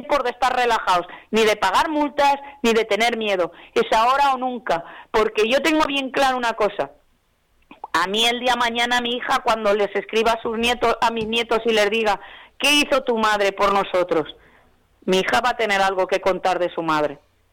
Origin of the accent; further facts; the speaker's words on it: Valencian Community, Spain; Porque soy valenciana y se lo debo a mi tierra, se lo debo a mi gente.